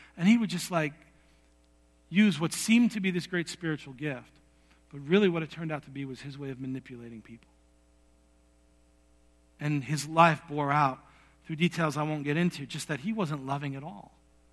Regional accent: New York, United States; And I remember growing up in New York as a kid, especially experiencing people who seemed to me to be so spiritually sound, so powerful.

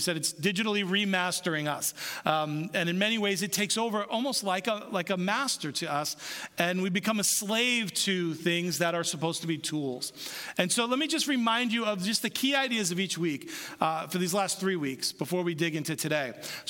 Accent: New York City, New York, United States; I grew up in New York City, so all my friends all people from New York State would gather.

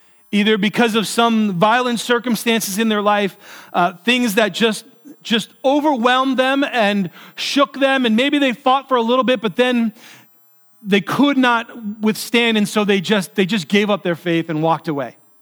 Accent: New York, United States; We grew up down in New York, and we were playing basketball

